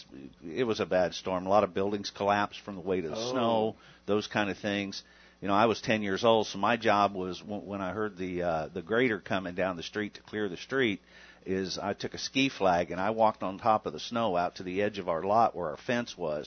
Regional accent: Kingman, Arizona, United States; also born or lived in Flagstaff; So how I got here. So in 1976, graduated high school up in Kingman, and we had lived there since 68. we moved to Kingman from Flagstaff.

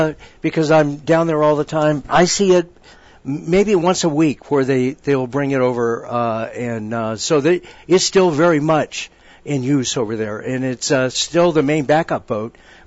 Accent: Parker, Arizona, United States; now in Lake Havasu City, United States; Well, my family came to Parker, actually, ever since the 60s. So I grew up in Parker. Every weekend we were going to the Parker and learned to water ski.

